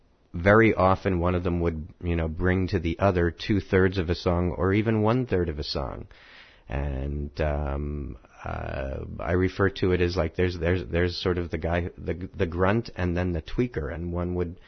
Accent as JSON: {"language": "English", "region": "New York", "country": "United States", "tie": "born or raised there", "said": "I grew up in New York"}